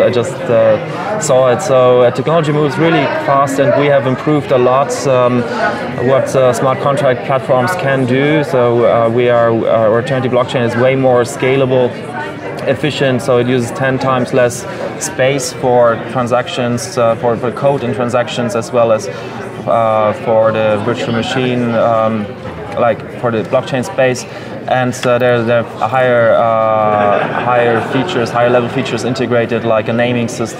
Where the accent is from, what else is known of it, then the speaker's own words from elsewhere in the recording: Germany; also born or lived in Bulgaria; I'm originally from Bulgaria. I grew up in Germany